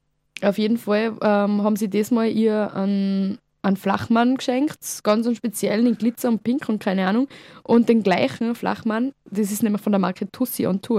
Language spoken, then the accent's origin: German; Tyrol, Austria; ich bin eine Tirolerin und eigentlich sagt man uns noch, dass wir die kalten eh gewohnt sind